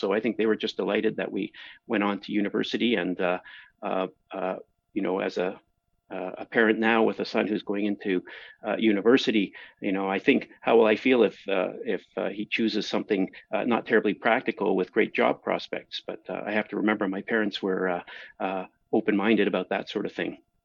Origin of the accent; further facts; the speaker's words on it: Toronto, Ontario, Canada; I grew up in Toronto and then went to Queen's for undergraduate in Kingston, Ontario.